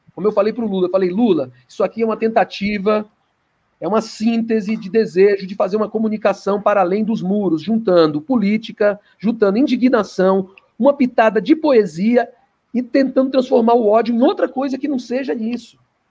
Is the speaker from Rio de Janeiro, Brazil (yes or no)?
no; São Paulo, Brazil; also born or lived in Recife; eu sou um nordestino, nasci em Recife, e minha mãe se deslocou com três crianças pequenas para São Paulo, com toda aquela dificuldade, né, uma senhora no meio da boca, crescia ali no epicentro, na boca do lixo